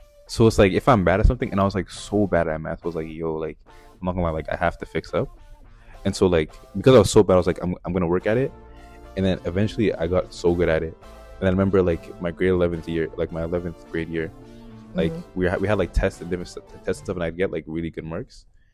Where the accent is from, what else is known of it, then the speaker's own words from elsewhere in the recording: Ottawa, Ontario, Canada; also born or lived in Sierra Leone / United States; I want to say I grew up here, but my first memory was in Sierra Leone, and I have a couple memories from the States as well, but like I guess, you know, I'm really Canadian for real.